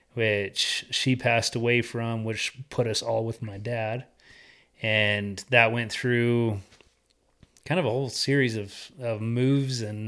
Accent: Texas, United States; born there; I was born in Texas, and then I am the youngest of four brothers.

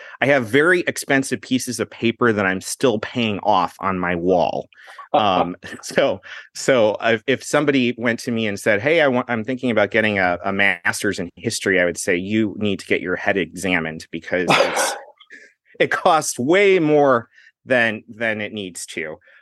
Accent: Cleveland, Ohio, United States; now in Columbus, United States; And I grew up in the Cleveland area and I moved down to Columbus.

